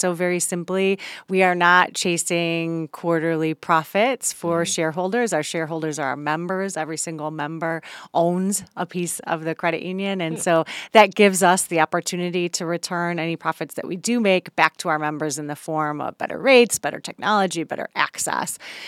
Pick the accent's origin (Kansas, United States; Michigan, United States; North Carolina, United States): Michigan, United States; Hillsdale; So I grew up in Hillsdale, Michigan. So the great news from being from Michigan, we've got our hands as our map.